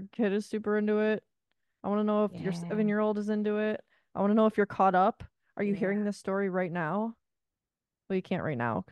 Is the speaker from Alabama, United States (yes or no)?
yes; Alabama, United States; I am a Gryffindor from Alabama.